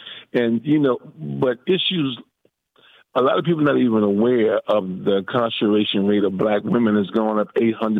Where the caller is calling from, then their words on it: Fort Washington, Maryland, United States; from Fort Washington.